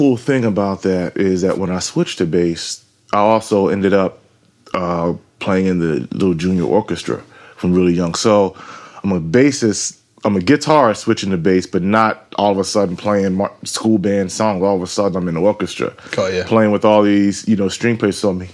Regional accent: Philadelphia, Pennsylvania, United States; I'm originally from Philadelphia, and my mother sang on the choir in West Philly, this popular church, Beulah Baptist

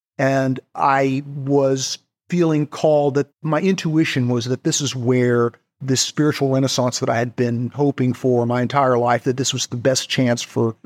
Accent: Los Angeles, California, United States; But I was born in 1960, and as a, you know, adolescent growing up in Los Angeles, I felt like I had been missing out on a renaissance.

